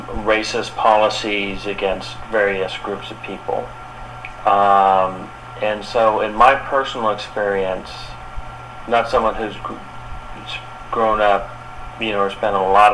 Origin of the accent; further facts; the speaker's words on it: West Point, New York, United States; born there; I was born in West Point, New York.